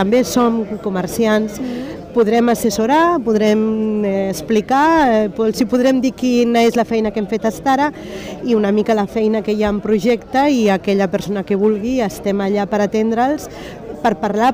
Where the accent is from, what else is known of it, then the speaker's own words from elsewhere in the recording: Rasquera, Catalonia, Spain; jo que sóc de Rasquera